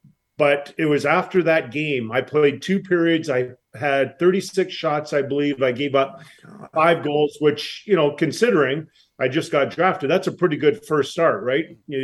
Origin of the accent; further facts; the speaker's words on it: Edmonton, Alberta, Canada; it was basically on Saturday nights growing up in Edmonton, we'd go play a little bit of ball hockey